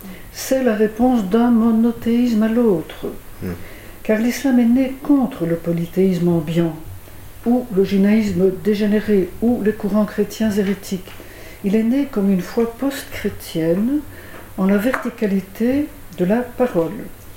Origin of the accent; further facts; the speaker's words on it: Belgium; comme chez nous en Belgique, elles sont en contact.